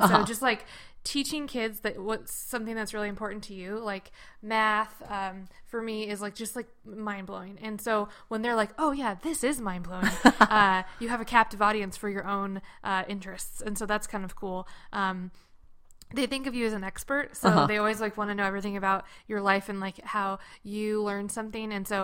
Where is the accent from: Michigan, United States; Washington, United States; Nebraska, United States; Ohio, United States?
Washington, United States; Puyallup; I didn't grow up in Seattle. I grew up in Puyallup, and I taught in Tacoma.